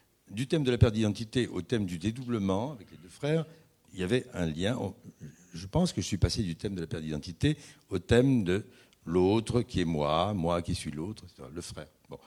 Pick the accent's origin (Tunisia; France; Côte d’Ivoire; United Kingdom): Tunisia; Tunis, Tunis Governorate; born there; Bon, moi, je suis né à Tunis et je sais comment il parle mal le français.